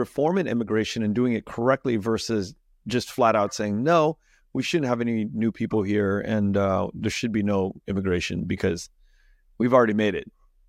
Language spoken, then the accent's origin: English; Vietnam; growing up in Vietnam. Same thing.